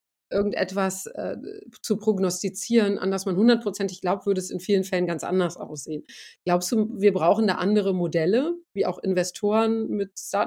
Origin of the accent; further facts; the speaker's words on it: Göttingen, Lower Saxony, Germany; also ich komme aus Göttingen, ich komme aus einer kleinen Stadt und da gibt es eine total funktionierende Innenstadt